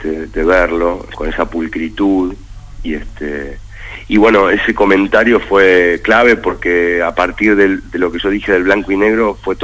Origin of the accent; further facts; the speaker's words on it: Buenos Aires, Argentina; en mi caso, yo soy muy porteño, muy argentino